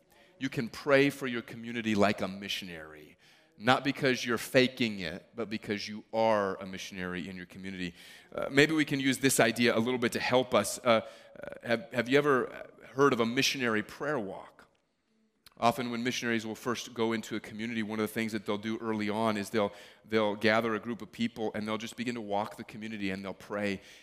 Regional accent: Agawam, Massachusetts, United States; I'm from Agawam, and we're all sitting in Agawam

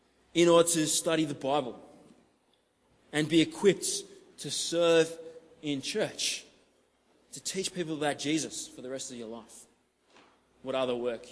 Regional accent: Australia; I'm Australian

